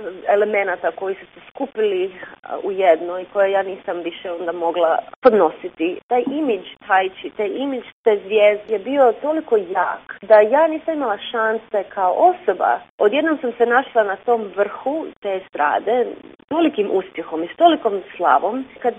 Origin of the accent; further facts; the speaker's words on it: Zagreb, City of Zagreb, Croatia; also born or lived in New York / Los Angeles; now in Cincinnati, United States; Rođena sam u Zagrebu, školovala sam se u Zagrebu i u Njujorku i radila sam u Njujorku i Los Angelesu. Trenutno živim u Cincinnatiju